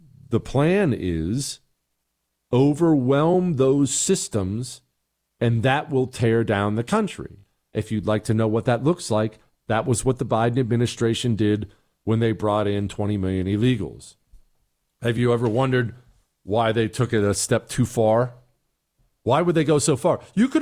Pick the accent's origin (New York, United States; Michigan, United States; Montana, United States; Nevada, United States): Montana, United States; I've been to Ennis several times because I grew up in Montana